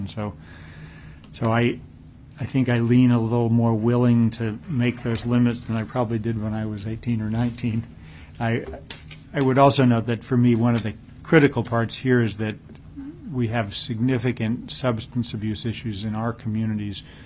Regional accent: Texas, United States; When I was in college and I grew up in Texas, you could buy beer and any liquor at 18.

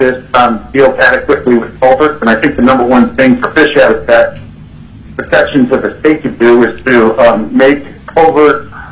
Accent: Alaska, United States; I'm from the Kenai Peninsula.

